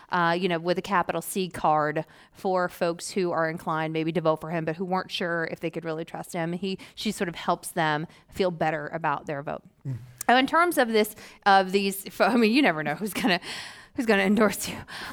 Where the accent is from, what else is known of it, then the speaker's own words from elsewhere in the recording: Georgia, United States; Is this because I'm from Georgia?